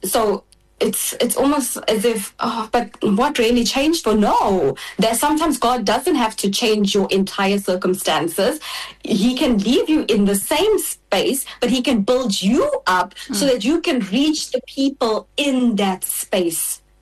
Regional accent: KwaZulu-Natal, South Africa; I was brought up in Ishawi in KZN, I have an understanding. I used to be able to speak and understand Zulu, but now not so much. IsiZulu, sorry. Not so much the speaking, but more just the understanding.

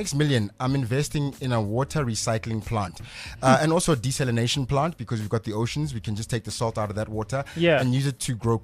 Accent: South Africa; And it's frustrating as a South African to see this

